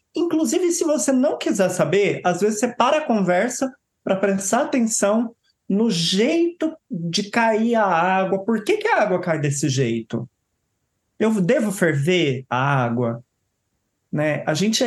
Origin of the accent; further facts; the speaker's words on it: São Paulo, Brazil; Eu sou do interior de São Paulo.